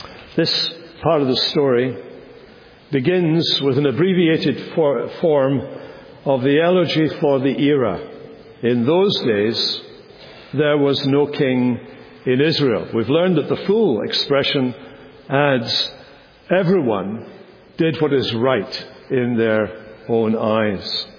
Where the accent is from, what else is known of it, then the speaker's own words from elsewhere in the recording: Scotland, United Kingdom; Some of you know I'm a Scotsman, which is why you're hearing superior English week by week.